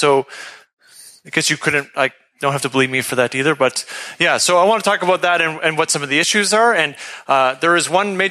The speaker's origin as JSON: {"language": "English", "country": "Canada", "said": "You can read this, but I'm living here from Canada now."}